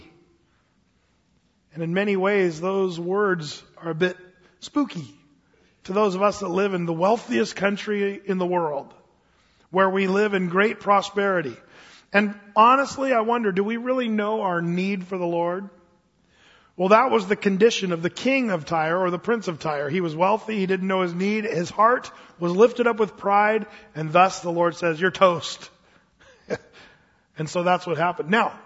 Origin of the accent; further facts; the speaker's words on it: United States; as an American in 2007, living in a prosperous country of great wealth and great power